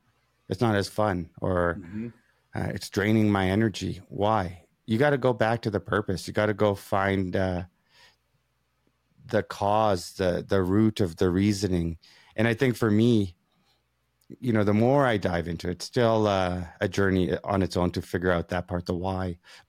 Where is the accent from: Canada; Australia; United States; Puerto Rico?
Canada; also born or lived in East Africa; You know, I'm first generation Canadian. I came from East Africa, came here at 4 months old. And I have a journey there. I have to go back to see one day.